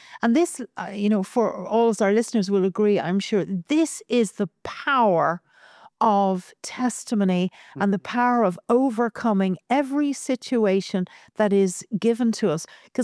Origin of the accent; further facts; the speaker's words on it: Ireland; Although as an Irish woman, potato is always a good thing.